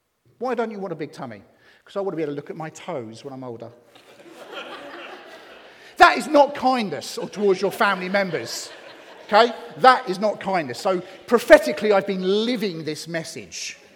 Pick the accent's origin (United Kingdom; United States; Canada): United Kingdom; England; I'm English, I have to.